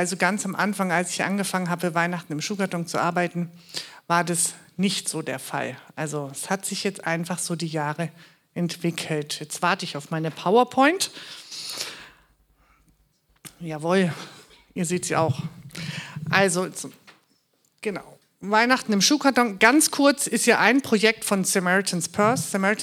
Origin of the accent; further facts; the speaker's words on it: Baden-Württemberg, Germany; accent: Swabian; also born or lived in Bavaria; Ich bin in Bayern geboren, in Württemberg aufgewachsen und jetzt wieder in Bayern. Ich bin zweisprachig erzogen. Hochdeutsch und Schwäbisch. Ich kann nämlich auch richtig Schwäbisch schwätzen.